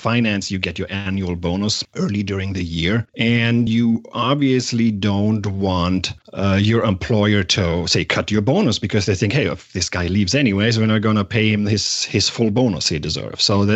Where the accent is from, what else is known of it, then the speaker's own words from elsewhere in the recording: Germany; now in United States; The first time when I came from Germany to the US, right, that's a pretty life-changing event.